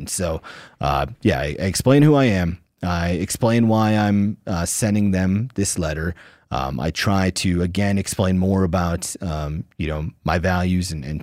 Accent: Belgrade, Montana, United States; We have like a sleeper community outside of Bozeman called Belgrade. I say I'm from Belgrade, Montana, and people won't recognize that name

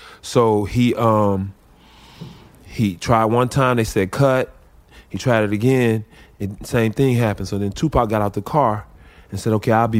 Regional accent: Chicago, Illinois, United States; Because I grew up in Chicago, so we had the FOI, Fruit of Islam.

